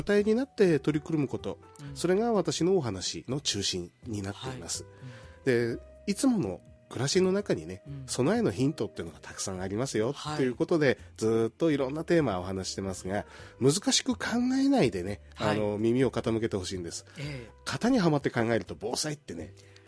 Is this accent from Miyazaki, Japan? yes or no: no; Kushiro, Hokkaido, Japan; で平成25年にこちら生まれ育った釧路に帰ってくることができましたんで